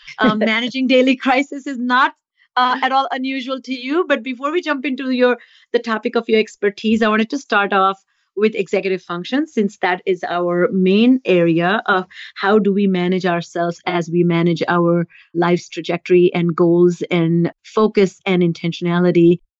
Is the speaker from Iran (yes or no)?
no; India; I grew up in India